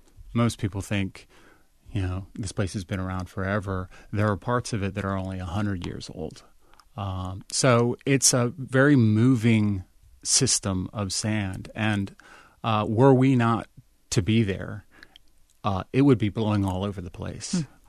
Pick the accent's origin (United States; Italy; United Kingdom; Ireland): United States; Norfolk, Virginia; I grew up in Norfolk, Virginia.